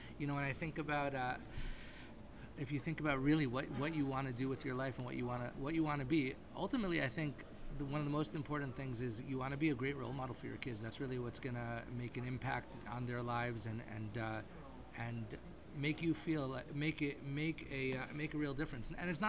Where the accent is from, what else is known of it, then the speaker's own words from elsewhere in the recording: New York, United States; I was from New York, I was a diehard Yankees fan